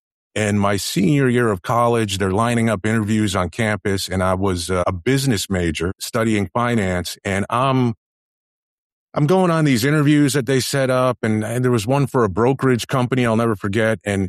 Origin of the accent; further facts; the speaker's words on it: New Jersey, United States; also born or lived in Everett, Massachusetts; I was born in Massachusetts. I lived in a little town called Everett. And then moved to, really, I would say when people ask me, where'd you grow up? New Jersey. That's really where I grew up.